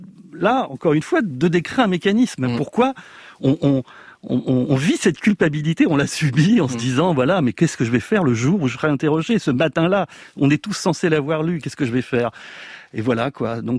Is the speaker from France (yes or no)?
yes; France; born there; on parlait plutôt ce langage-là à la maison, ce qui fait que même si je suis né en France, et même si j'ai parlé spontanément le français à la maternelle, je n'avais pas les mécanismes, l'inconscient du français.